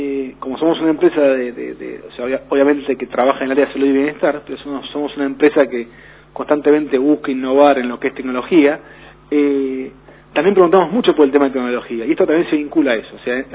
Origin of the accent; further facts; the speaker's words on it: Argentina; que somos los argentinos